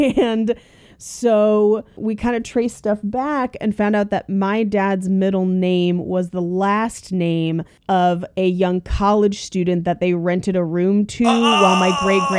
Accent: Hayward, California, United States; I grew up near Hayward on the fault.

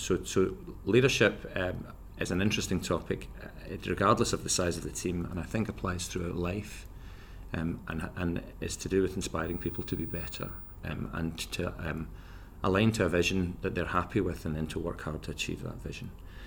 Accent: Nottingham, East Midlands, United Kingdom; I'm a dentist from Nottingham

